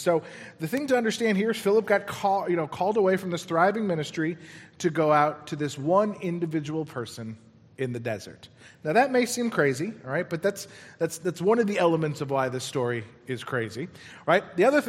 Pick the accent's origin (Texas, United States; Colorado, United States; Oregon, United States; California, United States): Colorado, United States; Denver; it's the journey that I took from my hometown of Denver to here, right?